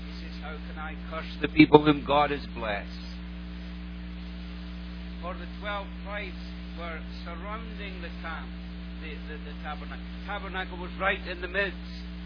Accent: Scotland, United Kingdom; now in Canada; I'm a Scotsman living in Canada, and I can assure you in January the weather gets me down.

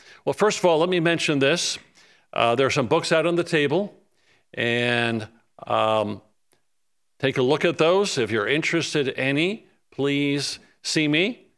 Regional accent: Tampa, Florida, United States; I am from the Tampa, Florida area.

